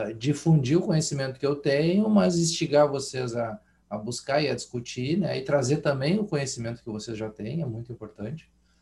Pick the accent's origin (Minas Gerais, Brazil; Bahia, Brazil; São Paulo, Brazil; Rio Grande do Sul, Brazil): Rio Grande do Sul, Brazil; Porto Alegre; era uma boate que a gente ia aqui quando era guri em Porto Alegre.